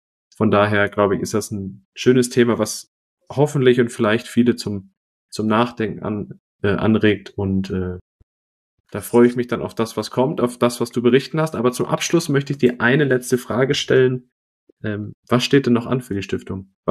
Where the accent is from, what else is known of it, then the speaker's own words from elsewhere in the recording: Essen, North Rhine-Westphalia, Germany; ich komme aus der Region Essen